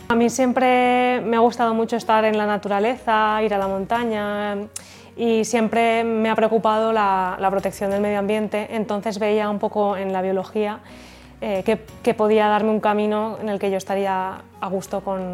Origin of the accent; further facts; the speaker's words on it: Valencia, Valencian Community, Spain; Yo soy de aquí, de València, y he vivido siempre al lado del mar.